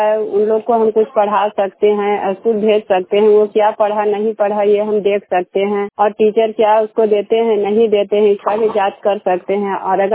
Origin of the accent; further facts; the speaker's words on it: Mahavatpur, Bihar, India; मैं महावतपुर के रहने वाली हूँ।